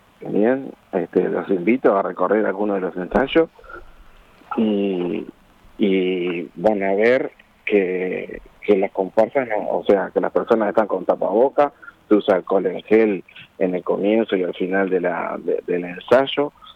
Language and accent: Spanish; Montevideo, Uruguay; como montevideana, como uruguayo.